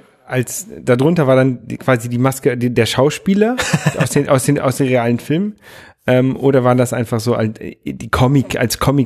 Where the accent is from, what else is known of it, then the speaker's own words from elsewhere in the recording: Lower Saxony, Germany; Ich bin ja bei Oldenburg groß geworden.